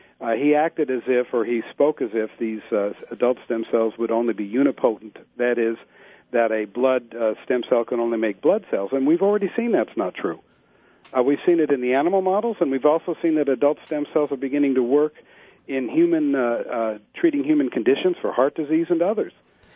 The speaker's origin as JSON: {"language": "English", "region": "California", "country": "United States", "said": "Now, I'm from California, so perhaps I'm wrong, but I really believe that."}